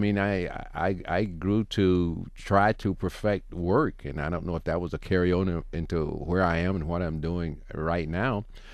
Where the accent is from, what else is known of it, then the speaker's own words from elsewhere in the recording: the South, United States; Growing up in the South, it was doing the sit-ins, you know, the sit-in situation, and I was a part of that.